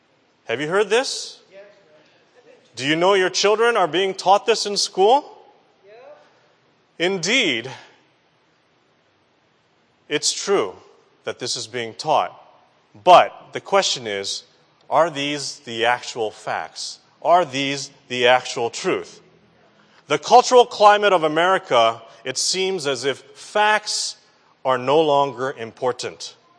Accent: Michigan, United States; born there; I was born in Michigan, you know, the state that looks like a mitten, right? I was born in this lower western corner of Michigan.

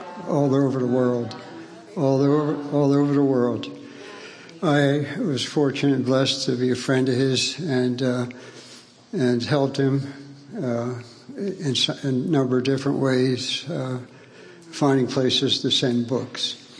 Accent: Washington, United States; I'm from Northeast Washington, just visiting friends.

